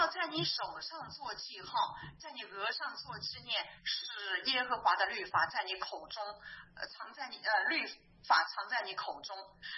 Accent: China; 我回中国了，是很好，我从中国来的呀

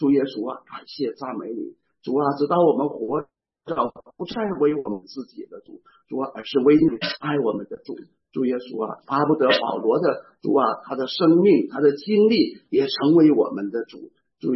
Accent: Northeast China, China; 你知道我们东北人呢，请客的时候最不喜欢看见那客人把盘子底儿都舔了

